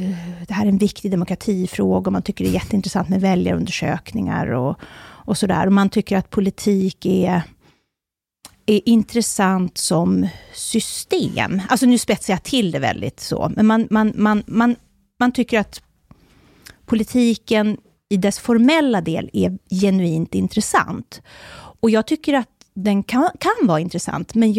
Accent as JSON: {"language": "Swedish", "town": "Borlänge", "region": "Dalarna County", "country": "Sweden", "tie": "born or raised there", "also_born_or_lived": "Stockholm", "lives_now": "Uppsala, Sweden", "said": "Jag har ju bott länge i Uppsala, jag har bott lite i Stockholm också, men jag är ju från Borlänge, så jag är ju från den här delen, det här så att säga, det närmaste nu Sverige kommer ett rostbälte."}